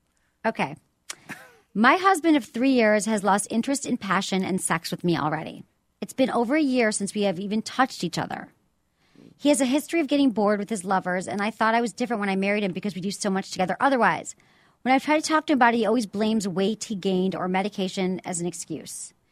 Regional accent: Michigan, United States; These people are all from Michigan. I'm from Michigan, too.

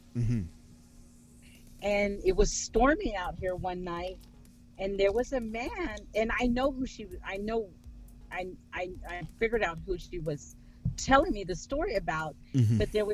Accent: Texas, United States; because I'm from Texas, I don't sound like that.

